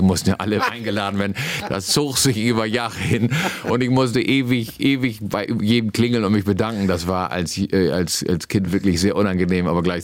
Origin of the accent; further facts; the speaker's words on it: Achim, Lower Saxony, Germany; Nee, ich komme aus Achim-Baden.